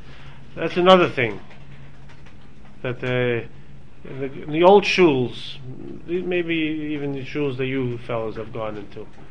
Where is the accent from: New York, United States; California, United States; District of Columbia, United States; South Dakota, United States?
New York, United States; Brooklyn; I don't know, I grew up in Brooklyn.